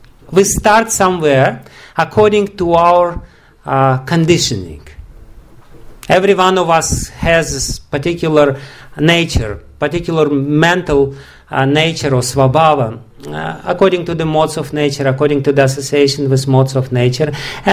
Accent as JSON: {"language": "English", "country": "Russia", "second_language": "English", "said": "I'm from Russia, so I know perfectly well"}